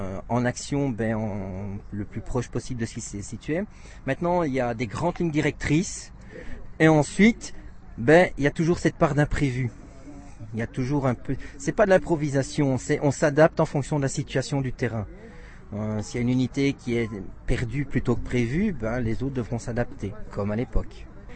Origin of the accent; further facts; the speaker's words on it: Belgium; je suis originaire de Belgique